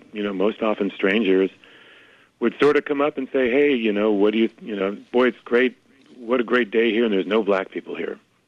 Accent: Indiana, United States; I grew up in Indiana.

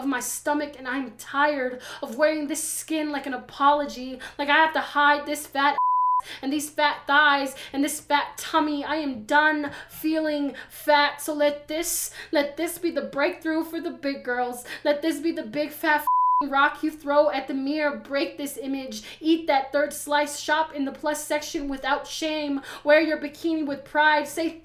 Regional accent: Albuquerque, New Mexico, United States; And growing up in Albuquerque, where it's predominantly Mexican and white and a mix of Mexican and white, I had a hard time finding where I fit in.

